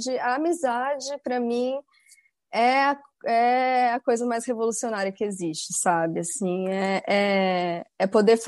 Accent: Taubaté, São Paulo, Brazil; now in Berlin, Germany; brincar com as minhas vizinhas lá na vilinha que eu cresci em Taubaté

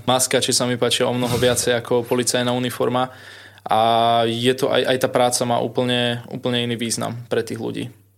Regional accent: Prievidza, Trenčín Region, Slovakia; Pochádzam z Prievidze

